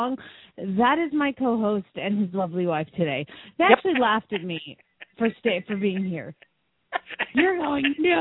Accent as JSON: {"language": "English", "town": "Phoenix", "region": "Arizona", "country": "United States", "said": "from Phoenix, Arizona"}